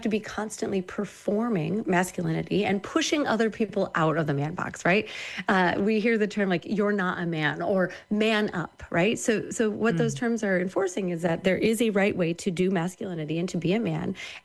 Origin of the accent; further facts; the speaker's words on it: Midwest, United States; I grew up in the Midwest and I had no framework for how to talk about an intimate life.